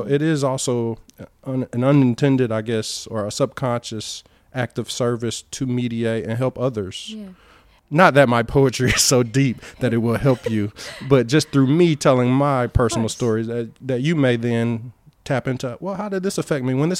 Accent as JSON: {"language": "English", "town": "Cleveland", "region": "Ohio", "country": "United States", "tie": "born there", "said": "I was born in Cleveland, Ohio, middle class, lower income neighborhood with mostly all black children."}